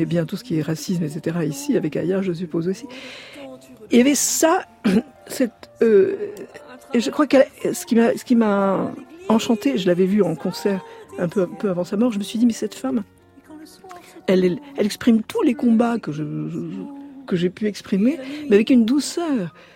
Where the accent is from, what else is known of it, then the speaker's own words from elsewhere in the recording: Marrakesh, Marrakesh-Safi, Morocco; donc née au Maroc, je suis juive, et j'ai vu des Arabes, des Juifs, des chrétiens manger, dormir ensemble. Je suis de Marrakech